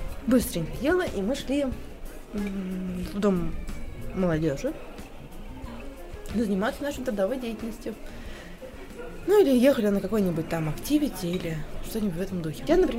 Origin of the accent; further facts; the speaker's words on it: Russia; нас было 4 молодых человека до 30 из Германии, Румынии, Польши и я из России.